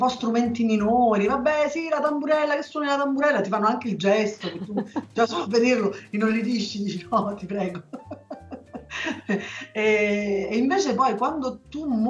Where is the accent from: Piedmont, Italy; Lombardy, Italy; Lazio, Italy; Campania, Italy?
Lazio, Italy; Gaeta; io sono di Gaeta